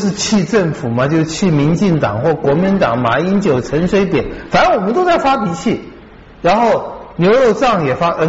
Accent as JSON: {"language": "Chinese", "country": "Taiwan", "tie": "born or raised there", "said": "我们在台湾年轻出生长大"}